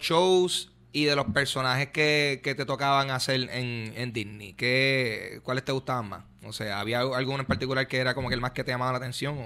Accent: Carolina, Puerto Rico; Cabrón, yo soy de Carolina y mi street cred bajó exponencialmente.

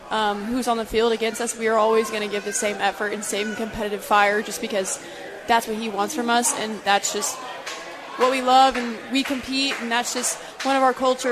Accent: Dallas, Texas, United States; oh, we get to go watch you play TCU because I'm from Dallas.

